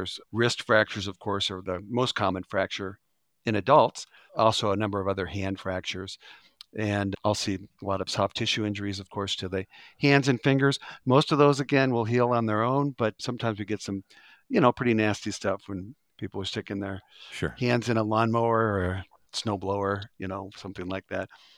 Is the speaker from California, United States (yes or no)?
no; Colorado, United States; moved away as an adult; I'm in the Midwest because I came from Colorado to go to med school in Michigan.